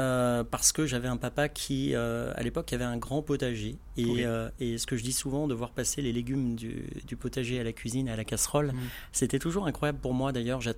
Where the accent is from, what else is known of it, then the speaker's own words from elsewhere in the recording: Rouen, Normandy, France; Je suis originaire de Rouen.